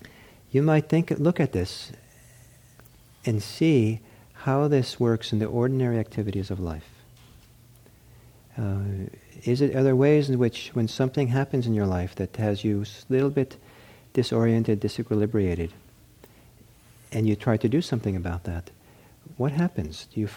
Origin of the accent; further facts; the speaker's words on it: Norway; English is a second language; now in Redwood City, United States; I'm from Norway and, you know, so I come out of that, you know. If I'd only been, you know, been raised Pentecostal, we would have had a whole different kind of way of doing Buddhism here in Redwood City.